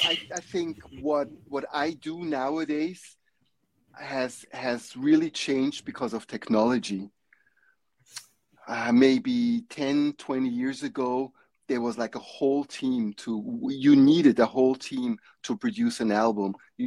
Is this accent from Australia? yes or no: no; Switzerland; growing up in Switzerland, I built my little spaceship